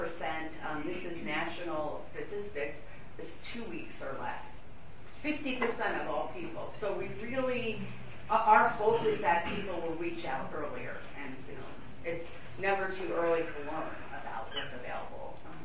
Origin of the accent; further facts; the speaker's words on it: New York, United States; I'm originally from New York.